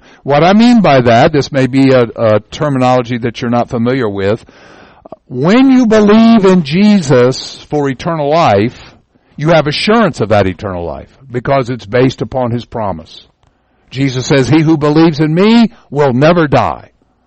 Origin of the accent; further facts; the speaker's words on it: South Carolina, United States; Well, I was worried it's going to be too cold here because we're from South Carolina, and I thought, oh man, and but it's not.